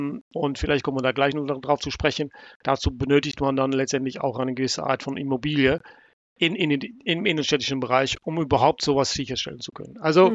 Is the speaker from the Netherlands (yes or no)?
yes; Amsterdam, North Holland, Netherlands; German is a second language; Ich kann das aus meiner Heimat berichten, in Amsterdam